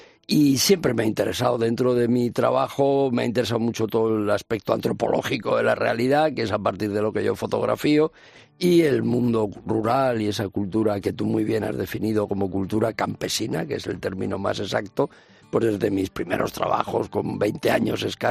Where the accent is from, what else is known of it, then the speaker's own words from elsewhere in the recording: Madrid, Community of Madrid, Spain; yo nazco en Madrid, pero soy como tantos madrileños, descendiente de familias que vienen del mundo campesino y además, en mi caso, muy distantes, del norte por parte de padre y del sur por parte de madre.